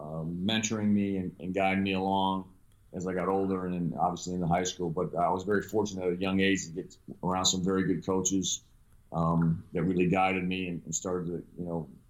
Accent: Brecksville, Ohio, United States; when I was growing up in Brecksville

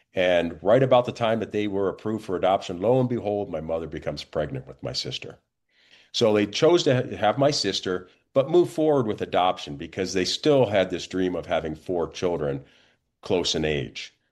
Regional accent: Midwest, United States; it was that experience of growing up in the Midwest with a multiracial family that I took into my law enforcement career.

